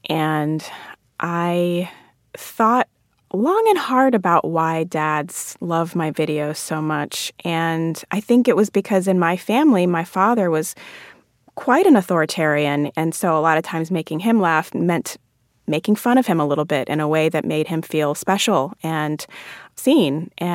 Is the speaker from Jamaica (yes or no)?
yes; Jamaica; moved away; come to this country from a majority black country like mm-hmm. Jamaica, and you think of yourself as Jamaican because culturally you are Jamaican. And my grandmother was Chinese, and my grandmother on my other side was German. And so we are very mixed ethnically in Jamaica.